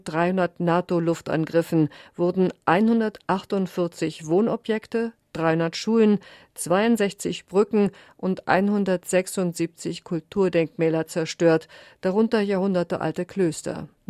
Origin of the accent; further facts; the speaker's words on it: Croatia; moved away as an adult; Ich komme aus Kroatien, bin nach Bosnien geflohen, dann nach Belgrad und landete wieder im Krieg.